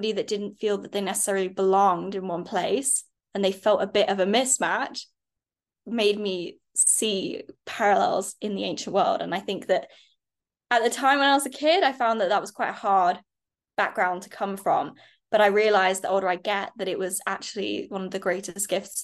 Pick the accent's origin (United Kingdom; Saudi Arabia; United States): Saudi Arabia; I didn't grow up in England. I grew up in Saudi Arabia.